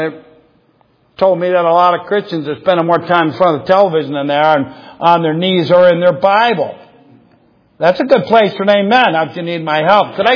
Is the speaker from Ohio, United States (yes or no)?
yes; Ohio, United States; I'm from Ohio. They use salt.